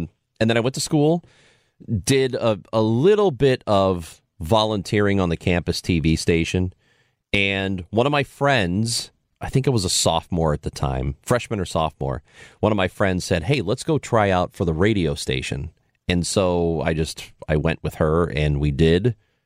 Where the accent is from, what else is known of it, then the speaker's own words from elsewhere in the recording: Granite City, Illinois, United States; That's kind of how I felt growing up in Granite City.